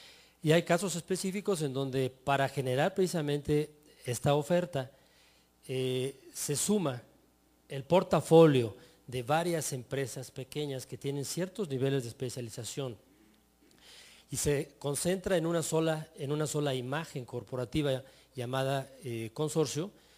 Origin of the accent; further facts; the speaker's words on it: Mexico; lo que como mexicanos estamos muy acostumbrados ya hace mucho tiempo.